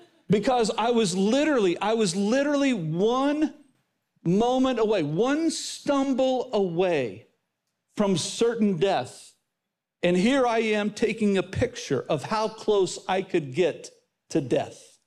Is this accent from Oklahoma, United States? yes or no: yes; Oklahoma, United States; growing up in Oklahoma, what you do when you need to strip a wire is you just put it in your mouth.